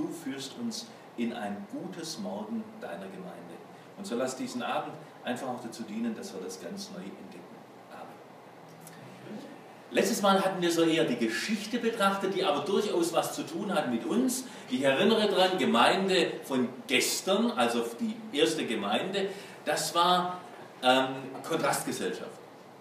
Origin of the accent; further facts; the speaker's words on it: Mähringen, Baden-Württemberg, Germany; Gebürtig bin ich ganz aus der Nähe von hier, in Mähringen bin ich aufgewachsen, also zwischen Reutlingen und Tübingen.